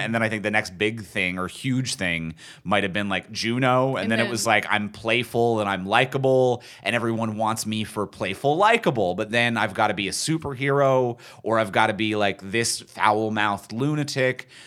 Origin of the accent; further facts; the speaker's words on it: Canada; we're Canadian